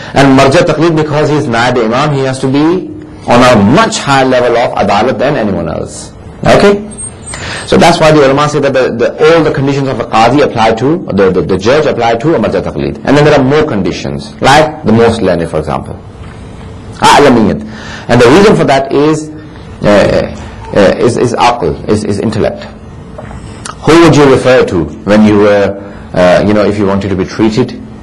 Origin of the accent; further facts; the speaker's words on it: Lahore, Punjab, Pakistan; I mention Lahore because I'm originally from Lahore.